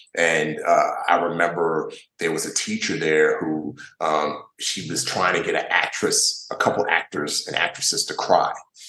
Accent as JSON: {"language": "English", "country": "Nigeria", "said": "the character's from Nigeria, just like I was from Nigeria."}